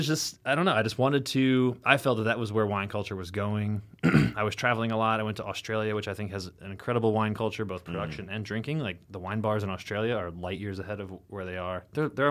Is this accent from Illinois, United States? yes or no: yes; Illinois, United States; growing up in the Midwest in literally rural Illinois, you know, like corn and soybean fields all around me.